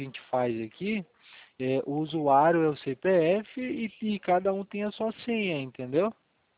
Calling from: Curitiba, Paraná, Brazil; Curitiba.

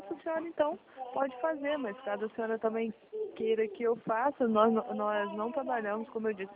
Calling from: Rio de Janeiro, Brazil; Nós somos aqui do Rio

